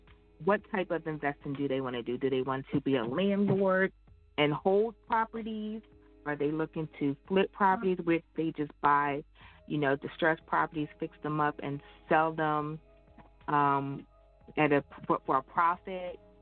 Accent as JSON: {"language": "English", "town": "Philadelphia", "region": "Pennsylvania", "country": "United States", "said": "Hello, I'm a realtor from Philadelphia."}